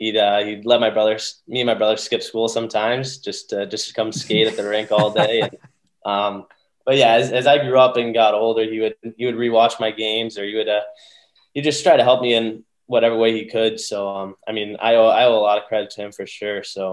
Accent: East Greenwich, Rhode Island, United States; We recently joined a country club here in Rhode Island. So back in my hometown in East Greenwich.

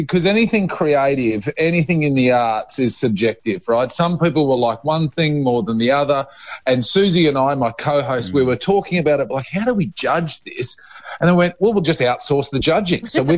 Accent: Queensland, Australia; now in Victoria, Australia; my home state, and I'm stuck down here in Victoria

